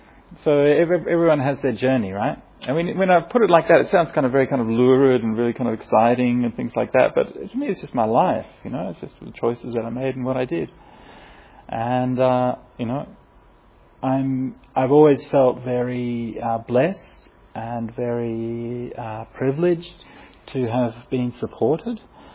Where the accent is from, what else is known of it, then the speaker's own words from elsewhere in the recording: Australia; I'm a city kid, right? I mean, you know, I grew up in Australia